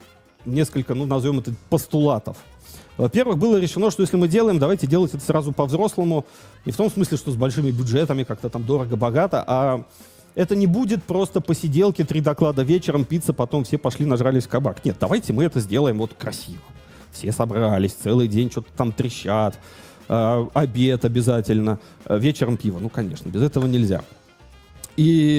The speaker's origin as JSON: {"language": "Russian", "region": "Saint Petersburg", "country": "Russia", "said": "И я как человек из Питера, я решил, что давайте мы сделаем второй ивент в Питере."}